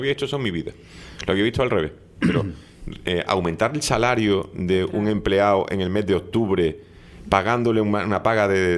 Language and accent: Spanish; Canary Islands, Spain; como comunidad autónoma, como pueblo canario